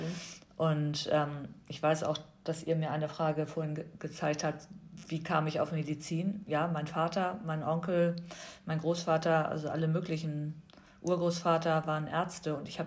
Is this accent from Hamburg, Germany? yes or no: yes; Hamburg, Germany; Ich bin in Hamburg aufgewachsen, ich habe in Hamburg studiert und Hamburg war so mein Ort. Und jetzt sollte ich nach London ziehen